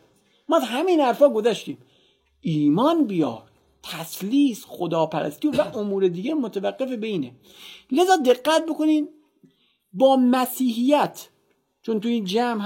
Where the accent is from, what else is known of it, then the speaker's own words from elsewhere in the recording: Iran; من ایرانی هستم، فارسی هم.